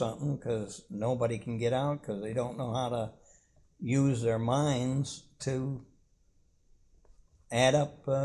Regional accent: Jackson, Michigan, United States; born there; I was born in Jackson, Michigan, January 13th, 1926.

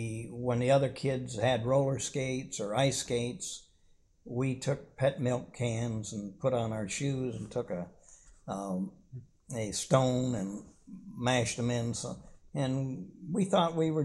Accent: Jackson, Michigan, United States; born there; I was born in Jackson, Michigan, January 13th, 1926.

